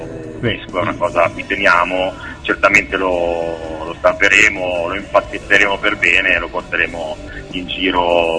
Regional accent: Milan, Lombardy, Italy; noi siamo di Milano

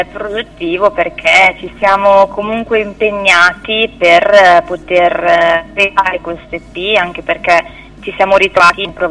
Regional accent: Varese, Lombardy, Italy; Noi siamo di Varese, tra Varese e Como

